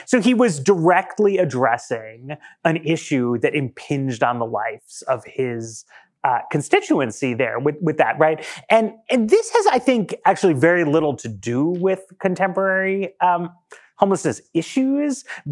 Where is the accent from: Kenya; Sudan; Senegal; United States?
United States; New York; so I grew up in New York in the 80s, and I always feel like I understand where Trump is coming from because we're coming from the same place.